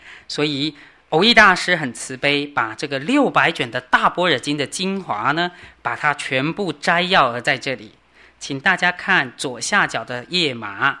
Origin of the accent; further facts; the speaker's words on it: China; 所以我们中国人是很有福报的，中国人是有大乘根性的人呐。